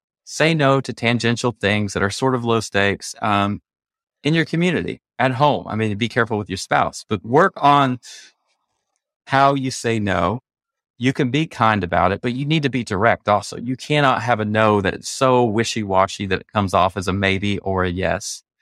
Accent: Texas, United States; I'm from Texas, and then I went to school.

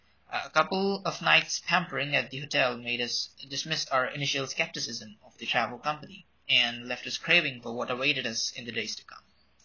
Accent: Mumbai, Maharashtra, India; English is a second language; from India. I'm 16

